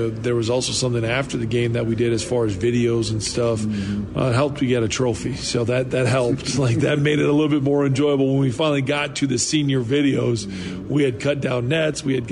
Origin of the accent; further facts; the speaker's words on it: Wisconsin, United States; being from Wisconsin, growing up in Wisconsin, like, that meant a lot.